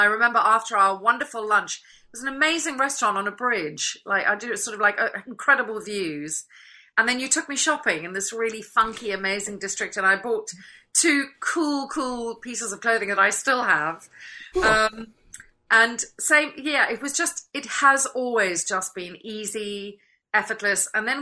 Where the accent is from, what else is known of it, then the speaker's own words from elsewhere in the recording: South Africa; I remember when I was growing up in South Africa